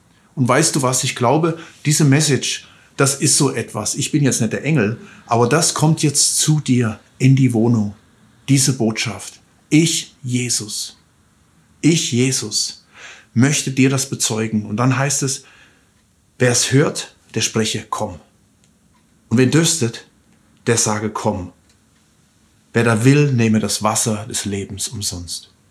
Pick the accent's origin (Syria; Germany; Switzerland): Germany; erleben vielleicht die authentischste Ostern, die wir bisher gehabt haben, zumindest als Deutsche. In anderen Ländern gab es sicherlich auch schon oft diese authentische Ostern, aber besonders hier in unserem Land.